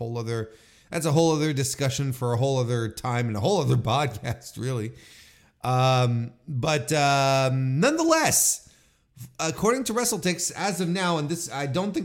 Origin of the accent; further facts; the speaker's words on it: Quebec City, Quebec, Canada; the March 27, 2024 edition that hailed from my hometown of Quebec City and at the Videotron Center, or as the locals will say, Le Centre Videotron.